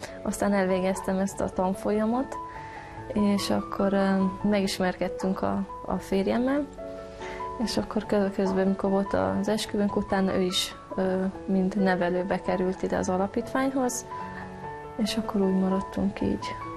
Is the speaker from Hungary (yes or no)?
no; Harghita, Romania; now in Deva, Romania; Én Csíkcsazószegről kerültem ide az alapítványhoz 2002-ben.